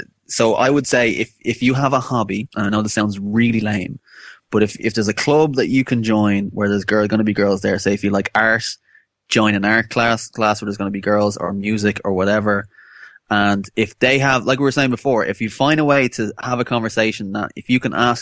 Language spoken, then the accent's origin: English; Ireland; I'm Irish and I'm in America. That's laughing. But here it's not so easy because I'm in Ireland.